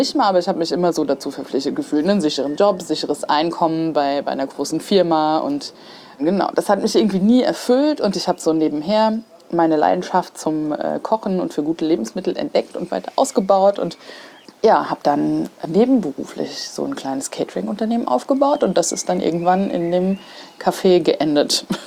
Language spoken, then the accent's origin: German; Mainz-Kostheim, Hesse, Germany; Ich komme tatsächlich hier aus Mainz. Also ich bin echt Mainzer Mädchen und ich bin in Kostheim groß geworden tatsächlich. Bin aber hier in Mainz geboren, bin hier zur Schule gegangen, habe hier Abi gemacht und studiert.